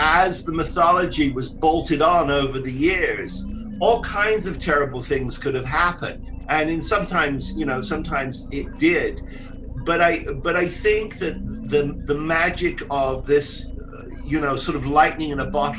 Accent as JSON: {"language": "English", "town": "Southend", "region": "East of England", "country": "United Kingdom", "said": "literally with me telling him I'm from Southend, you know, I'm an Essex boy, and you know, and British television is very important to me."}